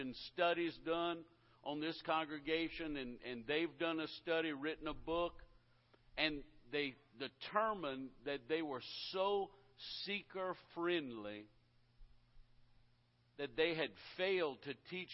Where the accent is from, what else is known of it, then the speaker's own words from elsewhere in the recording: Louisiana, United States; I come from the Bayou, and you can probably tell by my accent.